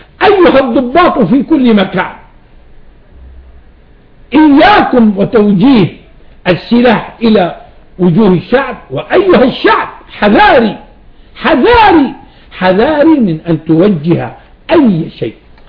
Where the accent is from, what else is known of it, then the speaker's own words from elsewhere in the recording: Syria; يعني قد الناس تظن أن عندنا في سوريا